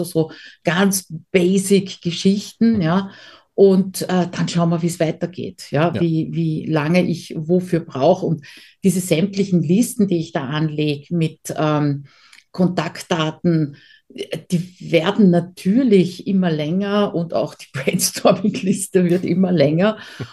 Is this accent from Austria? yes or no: yes; Austria; Ich komme ja eben aus Österreich und dementsprechend habe ich mir damals auch die österreichische Domain genommen.